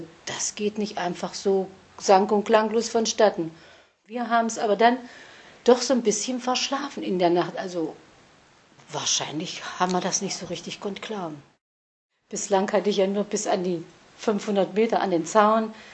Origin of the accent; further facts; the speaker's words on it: East Germany, Germany; Ich muss gestehen, ich bin da groß geworden. Ich bin 45 im Januar geboren. Sie hat eigentlich den Großteil meines Lebens ausgemacht. Und es wäre gelogen, wenn ich jetzt sage, ich denke von mir jetzt schlecht, weil ich ein DDR-Bürger war. Einfach, dass es meine Heimat war